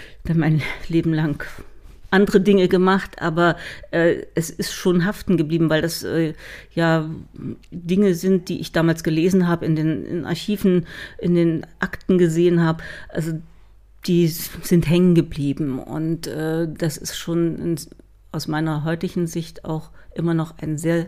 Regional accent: Weimar, Thuringia, Germany; now in Pößneck, Germany; Ich komme ursprünglich aus Weimar, ich bin also Thüringerin, habe in Jena studiert, mein Mann auch

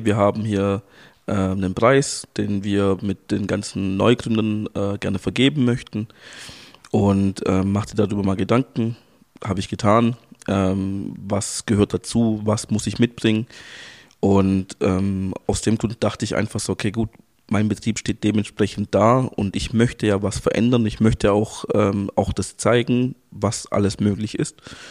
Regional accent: Angola; now in Germany; Wir sind damals als Flüchtlinge aus Angola gekommen, 89 in Deutschland, beziehungsweise in Berlin gelandet noch.

